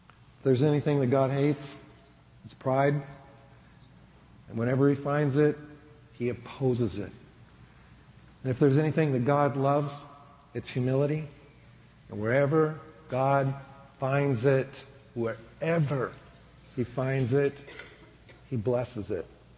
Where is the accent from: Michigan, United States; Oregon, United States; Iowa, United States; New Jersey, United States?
Iowa, United States; now in Minnesota, United States; I came from a really ordinary family. I came from Iowa, and it doesn't get any more ordinary than that. When I first moved to Minnesota, I was actually really shy to tell people I came from Iowa.